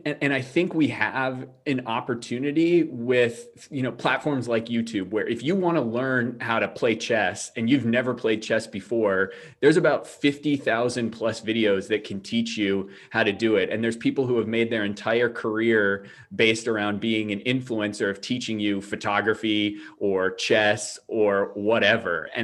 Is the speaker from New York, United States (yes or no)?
no; New Hampshire, United States; So I grew up in the New Hampshire, New England area.